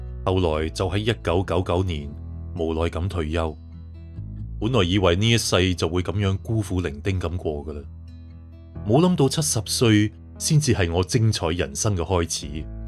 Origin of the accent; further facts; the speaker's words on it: Macau; born there; 我生于澳门，13岁就跟师傅学装修做家私。几年之后学满师，但系就揾唔到嘢做。